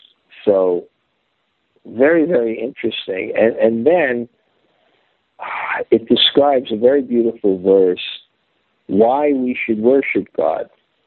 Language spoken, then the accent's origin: English; Tokyo, Japan; English is a second language; I'm from Tokyo.